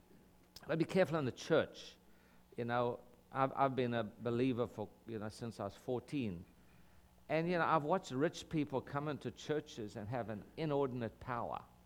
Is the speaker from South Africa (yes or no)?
yes; South Africa; I was raised in South Africa. And we were raised under the apartheid system that we lived under. And I lived my whole childhood